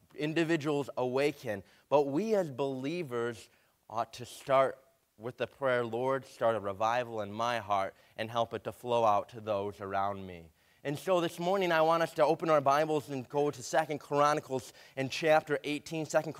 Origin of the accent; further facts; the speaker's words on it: Shelby Township, Michigan, United States; We are from Shelby Township, Michigan, which is just a little bit north of Detroit.